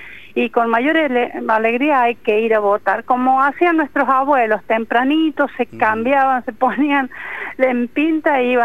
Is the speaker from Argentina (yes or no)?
yes; Aymogasta, La Rioja, Argentina; yo vengo de Aymogasta, entonces allá la idiosincrasia es diferente, allá la gente, todo el mundo me conoce